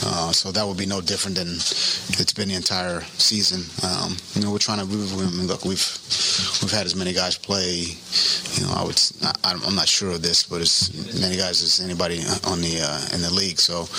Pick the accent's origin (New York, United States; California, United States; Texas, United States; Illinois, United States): New York, United States; Brooklyn; I got a lot of life lessons growing up in Brooklyn